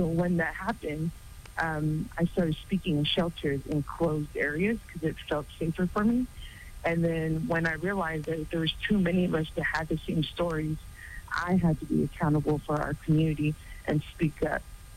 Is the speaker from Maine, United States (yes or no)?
no; San Francisco, California, United States; I'm from San Francisco, California.